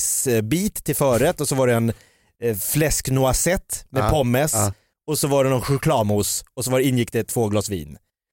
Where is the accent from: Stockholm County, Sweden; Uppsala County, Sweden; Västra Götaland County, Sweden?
Stockholm County, Sweden; Jakobsberg; Jag är från Jakobsberg.